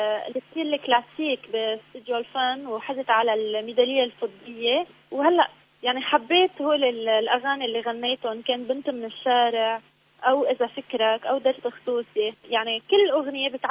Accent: Lebanon; أنا فنانة لبنانية، ربيت بعائلة فنية،

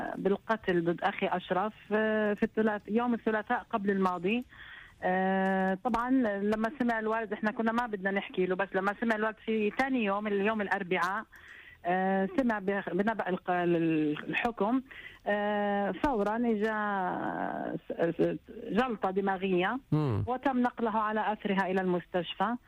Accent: Saudi Arabia; انا بنت السعوديه وانولدت هناك والولد له 50 سنه هناك بالسعوديه

